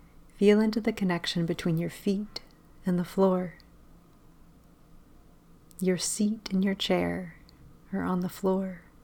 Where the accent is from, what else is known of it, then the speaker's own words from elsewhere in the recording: United States; I'm from the United States.